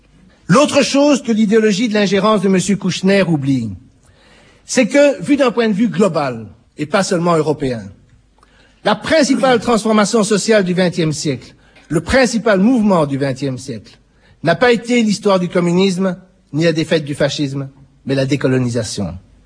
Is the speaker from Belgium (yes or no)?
yes; Belgium; Je sais, Je sais, et mon accent le trahit, que je ne suis que belge.